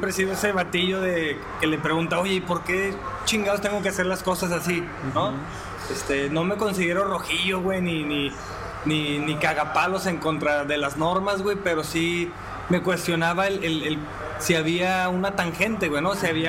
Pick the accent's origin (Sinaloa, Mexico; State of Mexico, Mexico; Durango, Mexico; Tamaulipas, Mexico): Tamaulipas, Mexico; Reynosa; yo vengo de Reynosa, güey. Entonces ahí es mucho trabajar para Pemex, güey. Es así como la norma.